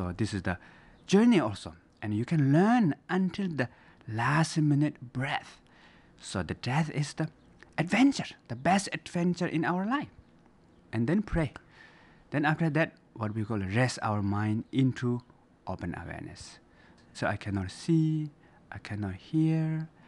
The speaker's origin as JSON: {"language": "English", "country": "Nepal", "tie": "born there", "second_language": "English", "said": "I was born in Nepal, right in the middle of the Himalayan mountains, very nice environment"}